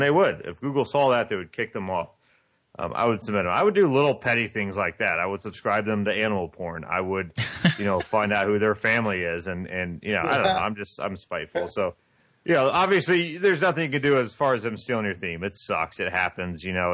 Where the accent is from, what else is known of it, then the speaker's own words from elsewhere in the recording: Indiana, United States; I grew up in Indiana. I spent my whole life in Indiana. When you're in the Midwest, we're nice people.